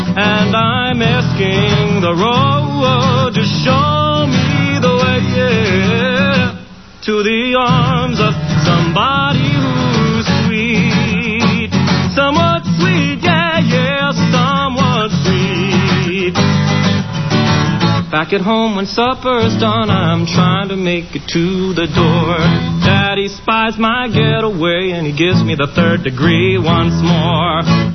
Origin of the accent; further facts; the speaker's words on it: Maple Shade, New Jersey, United States; Anyway, I grew up in Maple Shade, New Jersey.